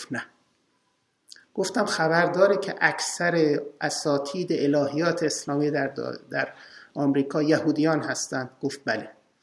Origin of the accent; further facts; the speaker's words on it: Iran; اولین چیزی که از آدم سوال میکنن خب اهل کجا هستی؟ بلافاصله تو میگی ایرانی هستم،